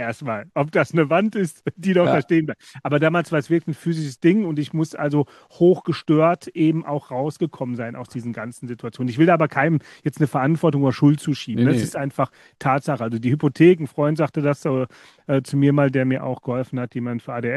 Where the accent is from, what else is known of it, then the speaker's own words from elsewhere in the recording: Wittlich, Rhineland-Palatinate, Germany; born there; ich bin Eifler in Wittlich geboren